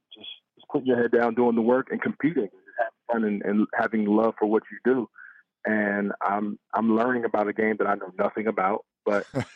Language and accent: English; New Jersey, United States; I was a kid from South Jersey who probably wasn't.